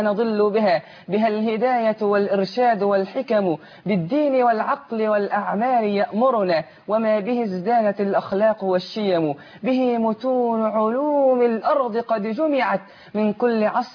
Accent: Mit El Ezz, Egypt; كتاب قريتي ميت العز

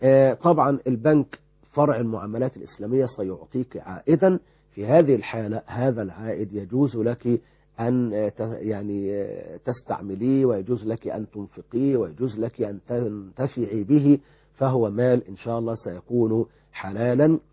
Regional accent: Egypt

